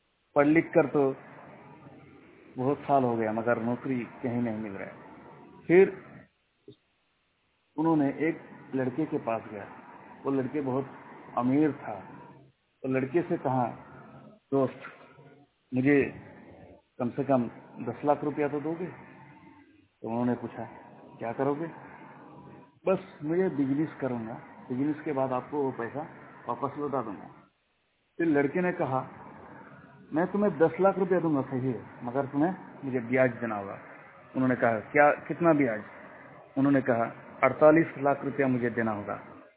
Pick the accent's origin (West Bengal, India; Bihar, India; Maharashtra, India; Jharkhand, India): West Bengal, India; और मैं वेस्ट बंगाल का रहने वाला हूं।